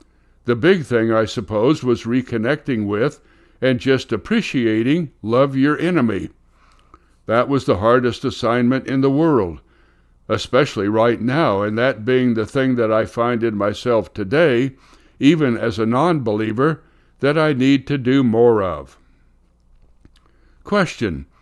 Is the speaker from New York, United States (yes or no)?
no; Colorado, United States; I grew up in Colorado where the clouds move very fast.